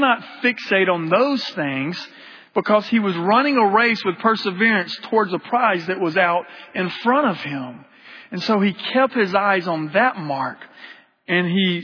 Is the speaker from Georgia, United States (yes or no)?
yes; Georgia, United States; We're transplants from Georgia, so we're Georgia fans.